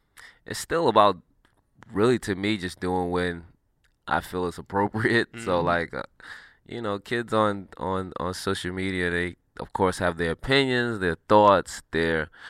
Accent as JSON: {"language": "English", "town": "New York City", "region": "New York", "country": "United States", "said": "I'm from New York City, an inner city kid."}